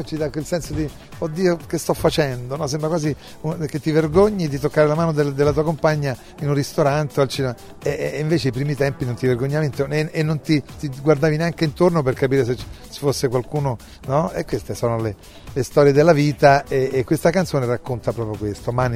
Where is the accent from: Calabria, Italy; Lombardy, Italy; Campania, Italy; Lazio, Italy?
Lazio, Italy; Rome; born there; Mio padre era di Rionero in Vulture, un paese molto insomma conosciuto nella Basilicata, e mia madre è venuta giovanissima a Roma, io sono nato a Roma